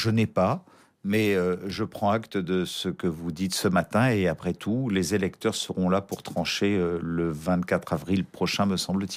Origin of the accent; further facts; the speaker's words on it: France; j'étais du Sud-Est, parce que je suis un petit-fils immigré italien